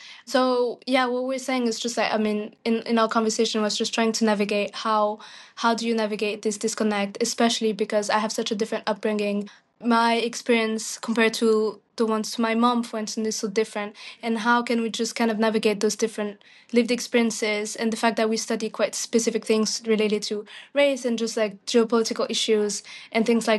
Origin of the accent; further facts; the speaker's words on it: France; also born or lived in Ethiopia; I was born in Ethiopia, but was raised in France with white parents, so I'm adopted